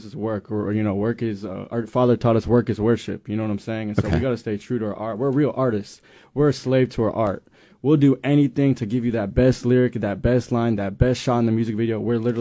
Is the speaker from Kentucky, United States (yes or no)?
yes; Louisville, Kentucky, United States; You know, we're American at the end of the day. We're from Louisville, Kentucky.